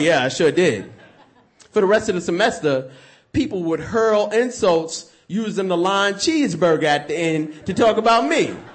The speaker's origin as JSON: {"language": "English", "town": "Brooklyn", "region": "New York", "country": "United States", "said": "I'm from Brooklyn, New York, and I had a girl come up to me and say … if you want to date me"}